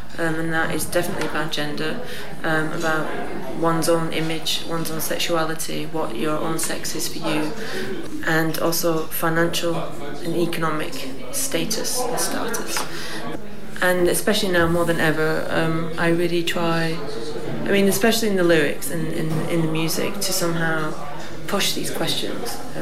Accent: United Kingdom; now in Berlin, Germany; I'm British, but I live and work in Berlin since about 10 years

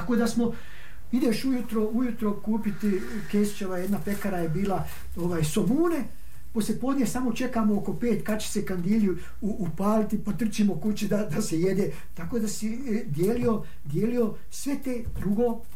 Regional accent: Sarajevo, Federation of Bosnia and Herzegovina, Bosnia & Herzegovina; Ja bi se kladio u svojoj mladosti sarajevskoj ovaj, da nikad neću napisati

